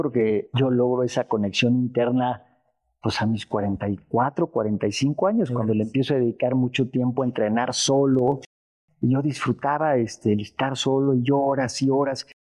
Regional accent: Mexico; somos orgullosamente mexicanos

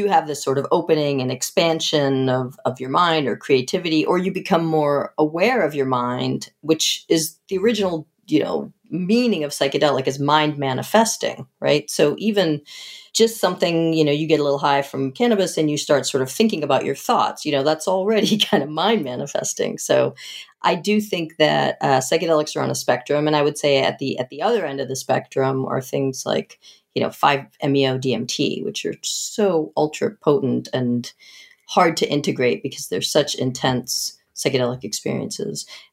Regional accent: Massachusetts, United States; I grew up outside of Boston. We would go in the city sometimes

